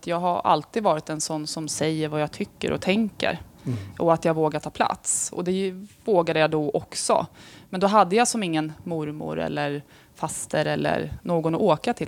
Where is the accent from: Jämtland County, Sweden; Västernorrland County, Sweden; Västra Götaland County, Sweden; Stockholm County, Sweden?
Stockholm County, Sweden; Stockholm; also born or lived in Tullinge; Jag är från Stockholm, som ni hör. Jag bodde först i Tullinge, uppväxt med min mamma.